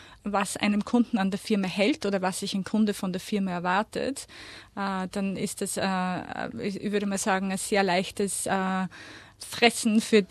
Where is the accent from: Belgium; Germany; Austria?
Austria; moved away as an adult; now in Melbourne, Australia; Mittlerweile fühle ich mich aber auch sehr in Melbourne zu Hause. Und wenn man mich fragt, von wo bist du, dann sage ich, naja, 50% Österreich und 50% Melbourne.